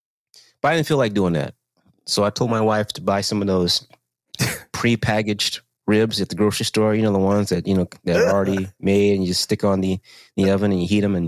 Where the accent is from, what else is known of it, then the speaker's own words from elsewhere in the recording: Texas, United States; And B, as I said, I'm from Texas. So when it comes to barbecue, I'm very specific about my shit.